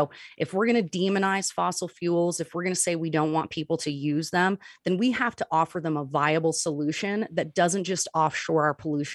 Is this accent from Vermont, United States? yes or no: yes; Vermont, United States; growing up in Vermont, I learned right away as a child to be a good steward of my environment.